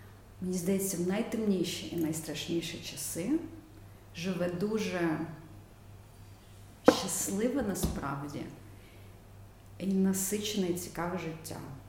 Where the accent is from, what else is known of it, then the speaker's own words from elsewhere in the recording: Kyiv, Ukraine; Я українка, я киянка